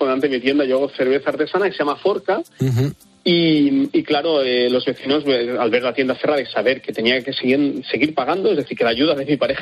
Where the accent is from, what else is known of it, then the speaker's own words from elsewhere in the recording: Canet de Mar, Catalonia, Spain; also born or lived in Besalú; tanto de Besalú como de mi pueblo natal, de Canet de Mar